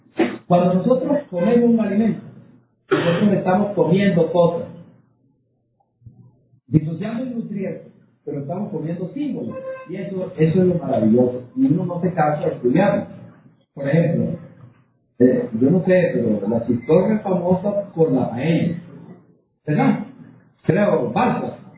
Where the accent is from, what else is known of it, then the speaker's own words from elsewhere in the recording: Venezuela; es la manera como los venezolanos vemos al mundo y cómo nos insertamos en el mundo frente al otro